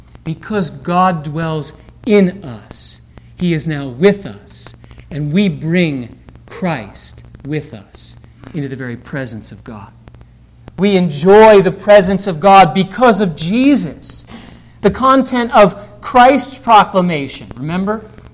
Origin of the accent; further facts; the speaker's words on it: United States; sometimes we Americans think, well, of course. I mean, I'm American, right?